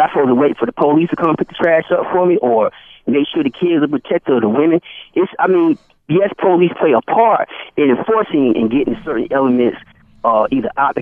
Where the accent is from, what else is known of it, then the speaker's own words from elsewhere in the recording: Florida, United States; Like, I'm from Florida.